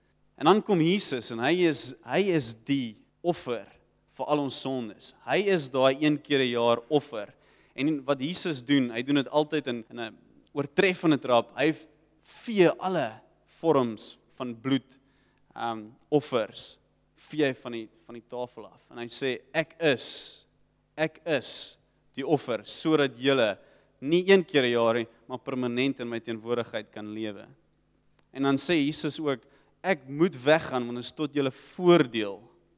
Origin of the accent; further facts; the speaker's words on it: Rawsonville, Western Cape, South Africa; Daar waar ek vandaan kom, Rossingwil, was Hannepoetjie